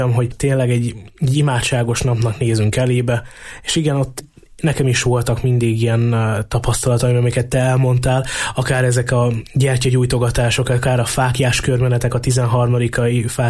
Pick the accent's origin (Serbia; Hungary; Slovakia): Slovakia; Southern Slovakia; felvidéki vagyok, tehát a legközelebbi kegyhely számunkra Mária Pócs, az igazából egy körülbelül 80 kilométerre van tőlünk